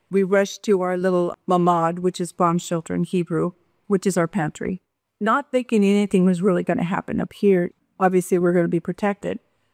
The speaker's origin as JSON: {"language": "English", "country": "United States", "tie": "born or raised there", "said": "It was as an American growing up in America, I can't explain the feeling that happened."}